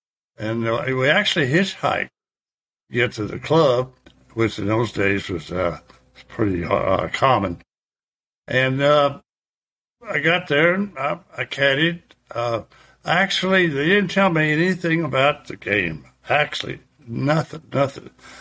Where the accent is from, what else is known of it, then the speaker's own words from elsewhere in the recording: Louisville, Kentucky, United States; And so, I grew up in Louisville, Kentucky, more or less.